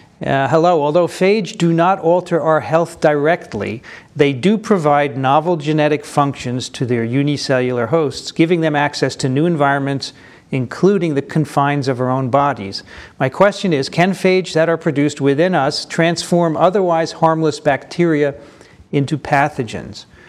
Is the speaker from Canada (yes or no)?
no; Australia; Also, as an Australian, it is nice to hear us getting a mention quite often